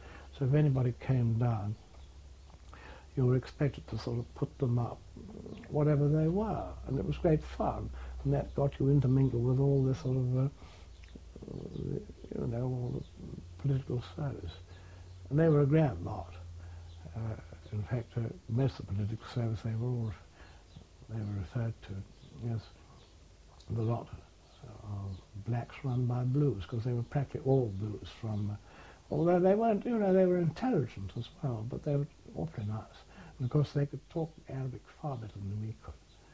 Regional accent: United Kingdom; I suppose as a British officer joined the Sudan Defence Force

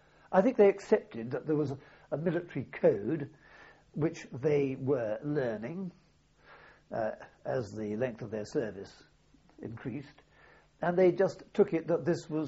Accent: United Kingdom; but whereas we would talk about being British and of Britain

